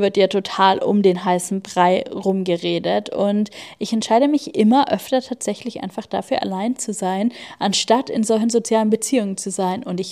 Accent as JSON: {"language": "German", "region": "Bavaria", "country": "Germany", "said": "ob das einfach ein bayerischer Spruch ist aus meiner Heimat"}